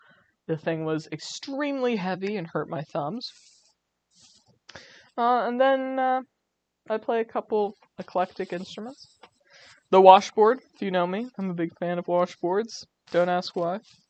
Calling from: Pittsburgh, Pennsylvania, United States; I am podcasting from Pittsburgh, Pennsylvania, in the United States of America.

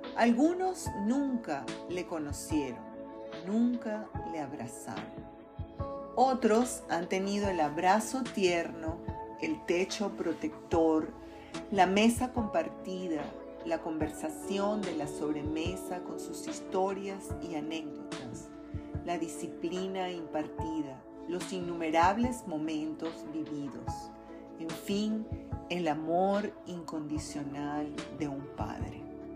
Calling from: Caracas, Capital District, Venezuela; les saludo cariñosamente desde Caracas, Venezuela.

